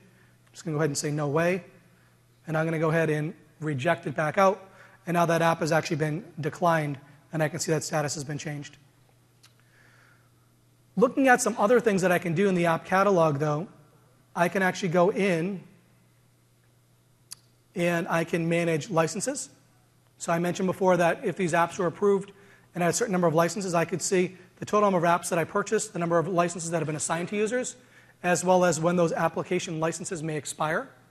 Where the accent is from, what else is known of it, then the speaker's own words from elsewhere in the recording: Boston, Massachusetts, United States; accent: Boston; I'm from Boston, in case you can't tell by the accent